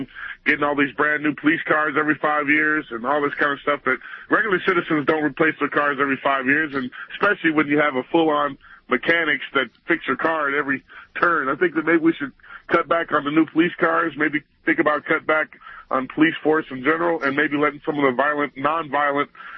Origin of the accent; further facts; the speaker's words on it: Boulder, Colorado, United States; Hey, I'm from Boulder